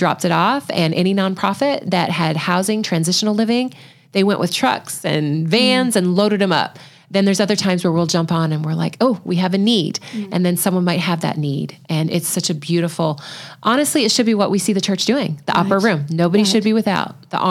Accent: Canada; I am from Canada and have not gotten to go home.

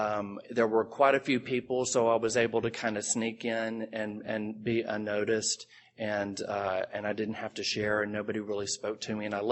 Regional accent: Houston, Texas, United States; And I'm visiting from Houston. And I really don't want to drink tonight.

